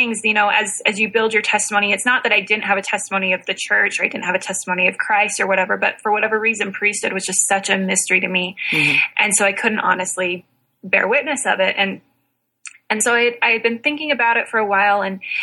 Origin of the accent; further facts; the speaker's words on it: St. George, Utah, United States; also born or lived in Seattle; now in Salt Lake City, United States; I grew up in St. George, Utah. I have lived in Utah most of my life. Provo for Cedar City for school. I lived in Provo for a little while, and now I live in Salt Lake.